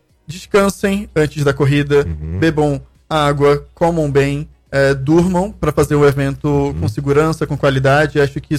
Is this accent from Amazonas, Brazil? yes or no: yes; Manaus, Amazonas, Brazil; Eu vim de Manaus.